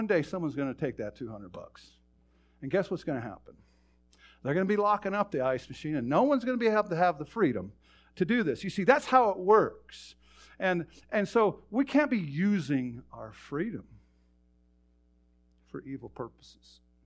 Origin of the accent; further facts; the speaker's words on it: Dutton, Montana, United States; Here's something sweet out of my hometown of Dutton, Montana.